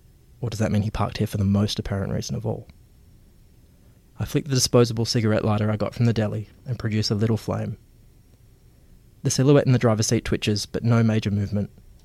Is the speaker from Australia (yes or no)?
yes; Geraldton, Western Australia, Australia; growing up in Geraldton, you know, I grew up gay in the country